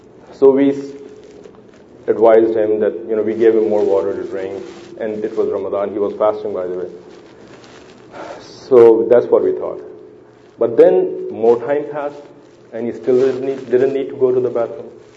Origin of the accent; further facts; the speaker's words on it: Pakistan; moved away as an adult; now in United States; I'm originally from Pakistan, but I've been living in the United States since about 1999.